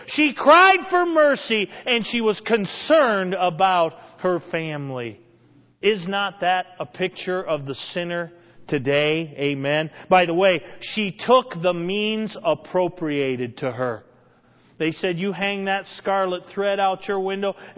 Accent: Massachusetts, United States; I praise God for every time I get to go back to where I'm from. I'm from Massachusetts.

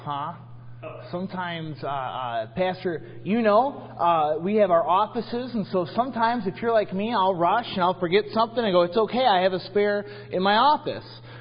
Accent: Michigan, United States; I'm from Michigan, and we go to Meijer's in Michigan.

